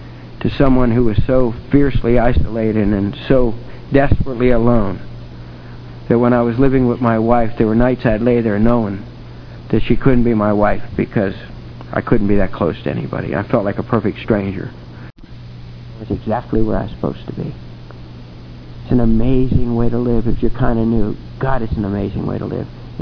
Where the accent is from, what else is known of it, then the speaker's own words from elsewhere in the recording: Ireland; I'm Irish. I won't tell you what church we went to.